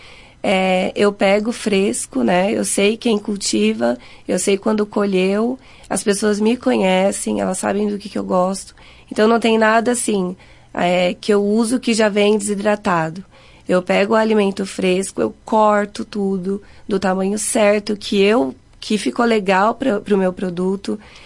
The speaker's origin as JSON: {"language": "Portuguese", "town": "Cuiabá", "region": "Mato Grosso", "country": "Brazil", "moved": "as an adult", "said": "Eu sou de Cuiabá. É, eu vim porque eu queria mudar de vida, eu queria realmente morar num lugar mais tranquilo"}